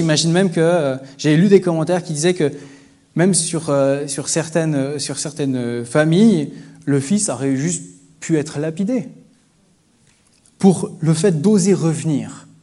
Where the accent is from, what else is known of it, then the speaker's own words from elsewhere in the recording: Mauritius; mais je suis mauricien, j'ai eu des oncles.